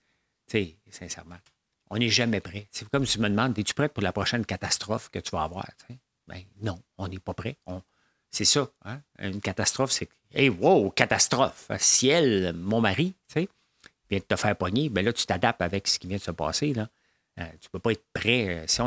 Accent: Laval, Quebec, Canada; Je ne viens pas du Sud, moi. Je viens du Nord. Je viens de Laval, Pont-Vieux-Laval. C'est là que je viens.

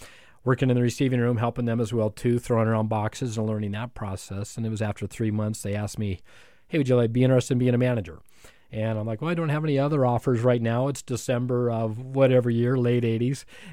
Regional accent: Helena, Montana, United States; I'm a native of Montana. I was born in Helena.

